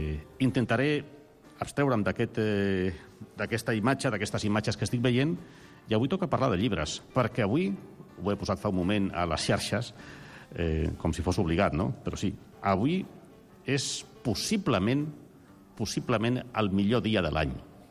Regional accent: Barcelona, Catalonia, Spain; accent: Zaragoza; also born or lived in Zaragoza; sent com soc de Barcelona, tot i que he viscut a Saragossa, poquet, però he viscut a Saragossa, d'aquí el meu accent

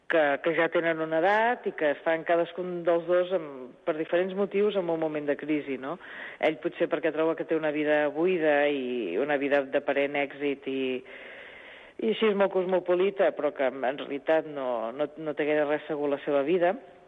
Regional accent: Girona, Catalonia, Spain; Jo soc de Girona, però com que fos de Tossa.

